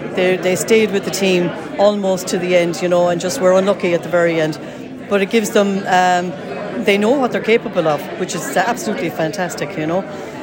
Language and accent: English; Ballinrobe, Connacht, Ireland; also born or lived in Galway; I'm originally from Ballinrobe, which used to have a great basketball kind of history to it.